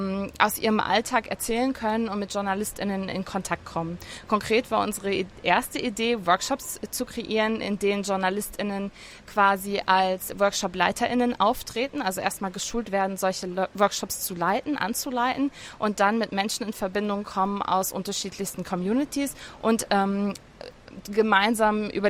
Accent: Germany; now in Lebanon; aber auch mich als Deutsche, die im Libanon lebt

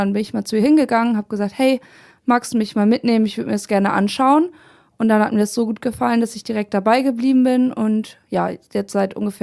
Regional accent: Lower Saxony, Germany; now in Braunschweig, Germany; ich bin auch aus der Nähe von Oldenburg nach Braunschweig gezogen wegen des Studiums.

